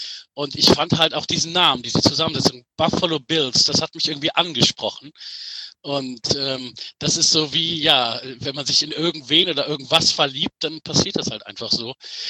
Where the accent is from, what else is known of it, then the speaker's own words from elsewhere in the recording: Düsseldorf, North Rhine-Westphalia, Germany; born there; Ich bin gebürtiger Düsseldorfer.